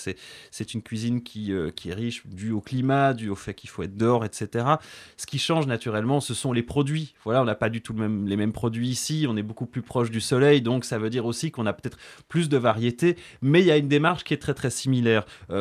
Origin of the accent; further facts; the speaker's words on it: Belgium; Et en tant que Belge, je m'y connais.